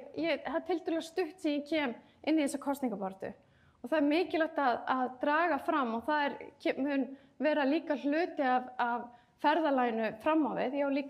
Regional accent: Reykjavik, Capital Region, Iceland; Ég auðvitað ólst upp í Reykjavík en var eins og segir mikið sveit og ég hef stórt landsbyggðarhjarta

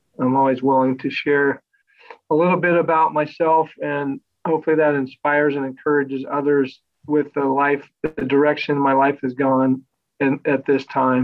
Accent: California, United States; now in Tustin, United States; I'm from Southern California. So actually, I live in Tustin, California right now. It's in Orange County, and been living here a while since I retired from basketball.

